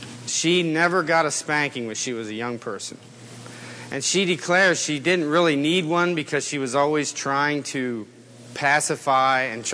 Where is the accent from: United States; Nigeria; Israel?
United States; Dover, Delaware; born there; I was born in Delaware, in Hartley, Delaware, actually Dover, but born in 1968.